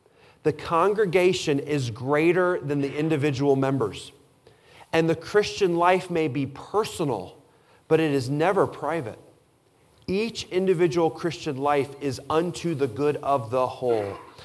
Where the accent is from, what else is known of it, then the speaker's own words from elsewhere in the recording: Missouri, United States; Growing up outside St. Louis, Missouri, there was a Six Flags right there